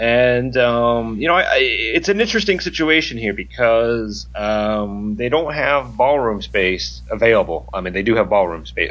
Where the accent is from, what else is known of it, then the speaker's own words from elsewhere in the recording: Midwest, United States; Me being the born and raised in the Midwest polite guy.